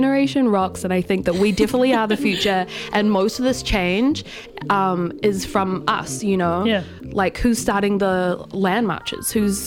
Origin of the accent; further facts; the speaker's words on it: Christchurch, Canterbury, New Zealand; I'm from Christchurch, but I whakapapa back to Waikato.